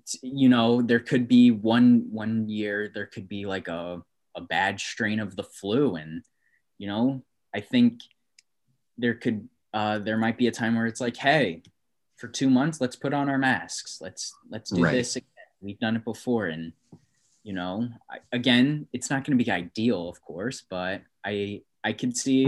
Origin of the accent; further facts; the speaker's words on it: New York, United States; like the people I grew up with in New York